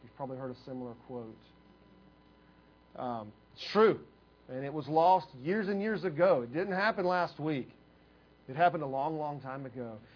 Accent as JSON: {"language": "English", "town": "Woodstock", "region": "Georgia", "country": "United States", "tie": "born or raised there", "said": "I grew up in Cherokee County. When my family moved to Woodstock, the intersection of Highway 5 and 92 was a four-way stop."}